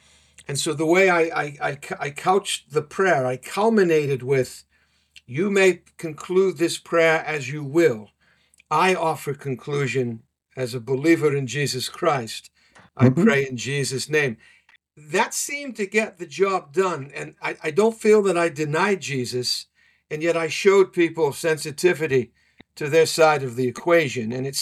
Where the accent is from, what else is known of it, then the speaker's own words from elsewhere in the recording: Wales, United Kingdom; As a Welshman, we believe we're the lost tribe of Israel.